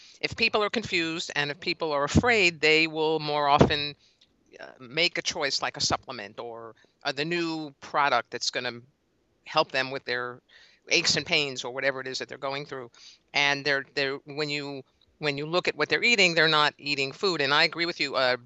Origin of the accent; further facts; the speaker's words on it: United States; when you get outside of, I'm going to say the States, because that's my home country, people eat much more slowly.